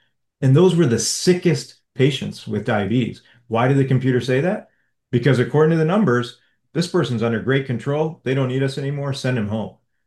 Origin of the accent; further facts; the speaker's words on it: Flint, Michigan, United States; we had a hospital in my hometown in the suburbs of Flint that basically bought every single primary care physician.